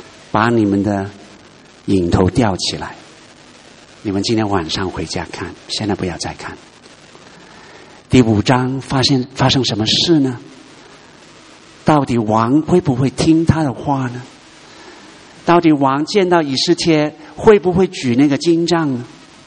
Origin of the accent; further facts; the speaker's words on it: China; 今天是我们中国人可以站起来